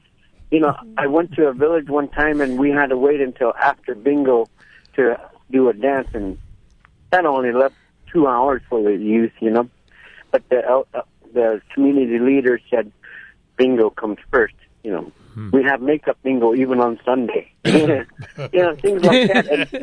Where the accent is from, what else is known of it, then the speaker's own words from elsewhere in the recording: Bethel, Alaska, United States; Forget Bethel. I don't care about Bethel. Hey. My hometown. It's my hometown, but, you know, they have so many things going on here.